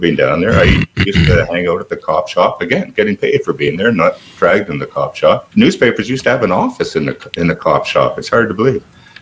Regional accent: Ottawa, Ontario, Canada; I'm from Ottawa, born and raised. I still live in Ottawa.

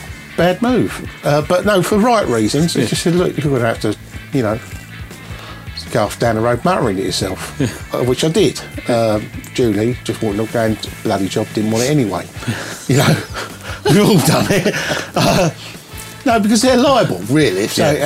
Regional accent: Ireland; Not anglais, not English, not English, I'm Irish.

